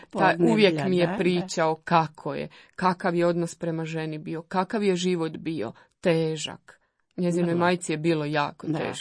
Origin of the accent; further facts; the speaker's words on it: Zagreb, City of Zagreb, Croatia; Ja sam od uvijek u zavičaju. Da. Ali znate, dakle, nisam, rođena sam u Zagrebu, u Gračanima, živim tu.